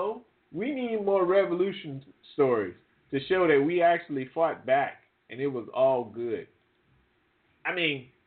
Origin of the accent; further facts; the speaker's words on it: the South, United States; I mean, I grew up in the South.